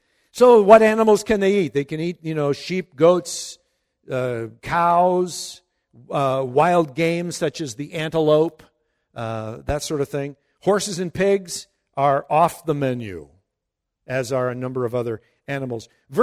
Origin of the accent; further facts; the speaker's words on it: Minnesota, United States; I'd never eaten seafood. I was raised in Minnesota.